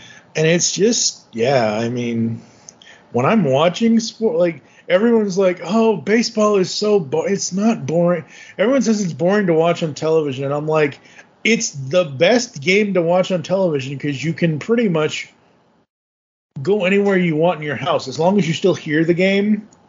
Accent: Massachusetts, United States; I grew up in around the South Shore of Massachusetts. I always say I'm from Boston, but technically I was just an hour south of Boston.

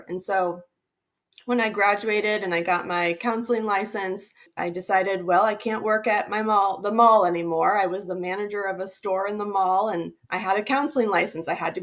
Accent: Toledo, Ohio, United States; It's where I went to school to get my bachelor's and to get my master's. I grew up in Toledo

